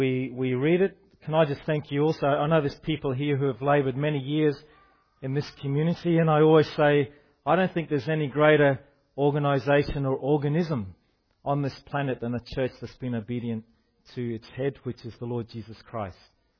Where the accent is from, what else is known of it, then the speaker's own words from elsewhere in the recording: Scotland, United Kingdom; born there; I was born in Scotland, which is that little country above England